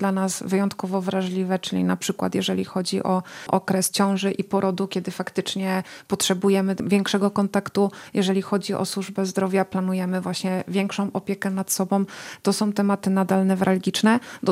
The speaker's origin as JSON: {"language": "Polish", "region": "Subcarpathian Voivodeship", "country": "Poland", "said": "W związku z tym, że ja sama jestem z okolic Jasła"}